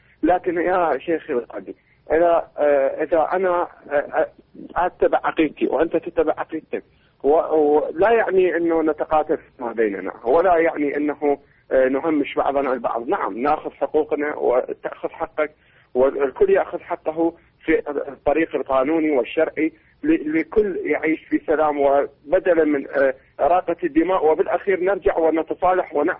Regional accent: Iraq; أنا شيعي من العراق.

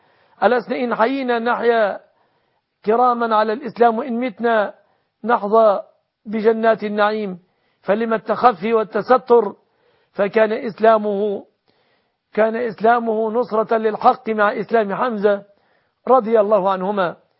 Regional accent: Egypt

